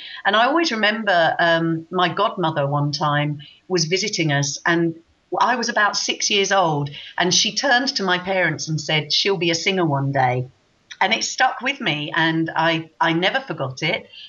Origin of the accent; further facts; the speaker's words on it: South East England, United Kingdom; I grew up down in Kent in the south of England. It's called the Garden of England because it's very rural, lots of lovely sort of fields and trees and so on. So I was brought up in a beautiful area of the country.